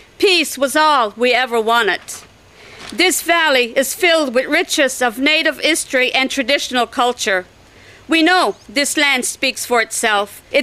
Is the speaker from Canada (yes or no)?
yes; Atlantic Canada, Canada; I come from the Mi'kmaq Nation and I'm of the Bear Clan.